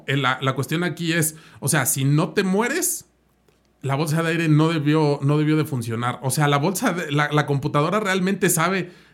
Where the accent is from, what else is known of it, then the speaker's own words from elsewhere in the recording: Mexico; A ver, o sea, como mexicanos, ni gobierno, ni distribuidores, ni demás tienen esa capacidad